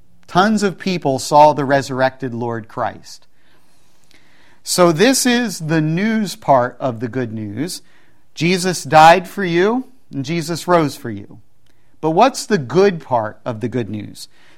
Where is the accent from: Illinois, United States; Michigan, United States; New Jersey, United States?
New Jersey, United States; Hey, I'm from South Jersey.